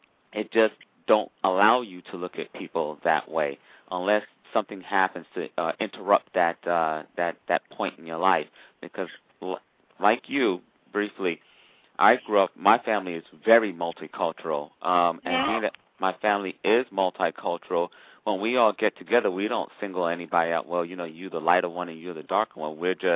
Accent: New York, United States; But one of the things that I learned is growing up in New York is that there is such a vast amount of cultural diversity.

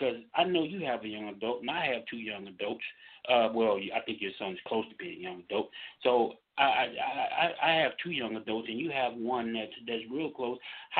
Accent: Mississippi, United States; I grew up down in Mississippi, so I'm sure I got God different from the way you got God in Florida

